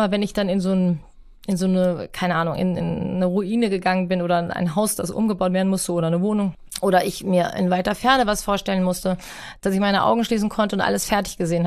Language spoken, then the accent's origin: German; Rüsselsheim, Hesse, Germany; Also Hockey war bei uns in Rüsselsheim und auch in meiner Familie ein großes Thema.